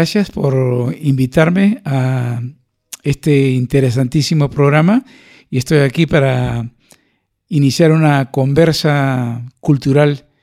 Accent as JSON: {"language": "Spanish", "region": "Lima", "country": "Peru", "tie": "born or raised there", "lives_now": "Spain", "said": "Y yo crecí, nací en Lima y crecí en una familia 100% musical"}